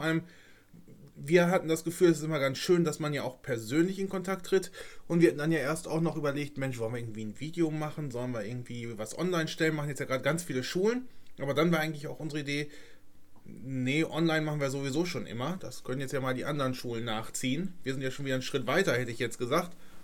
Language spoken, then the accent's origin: German; Haldem, North Rhine-Westphalia, Germany; ich komme ja aus Haldem.